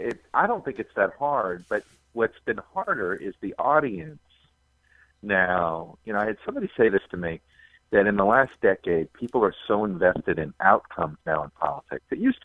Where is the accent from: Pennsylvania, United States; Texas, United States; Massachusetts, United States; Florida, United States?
Florida, United States; Miami; I grew up in Miami, but my dad grew up in Iowa